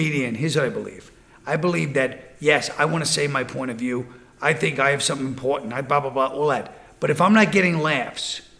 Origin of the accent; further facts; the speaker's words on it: New York, United States; I mean, I used to talk ethnic stuff in those days because I grew up in Brooklyn